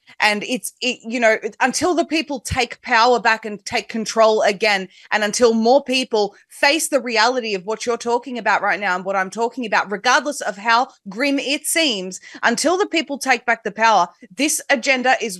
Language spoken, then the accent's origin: English; Australia; and other countries, like my hometown in Australia, are discussing how they will implement it.